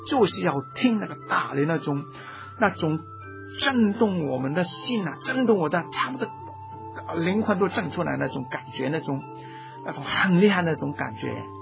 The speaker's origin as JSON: {"language": "Chinese", "country": "Hong Kong", "said": "我们香港人呢，都越来越喜欢热闹"}